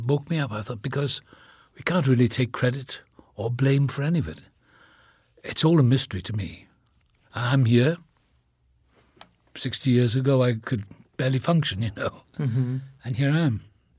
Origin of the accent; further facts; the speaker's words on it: Wales, United Kingdom; accent: Welsh; Oh, yes, I am Welsh. I've just been back to Wales.